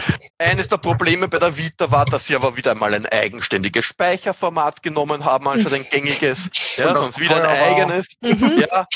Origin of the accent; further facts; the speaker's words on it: Austria; accent: Austrian; Und dann war aber mein Dialekt zu österreichisch und deswegen wurde es dann nicht veröffentlicht.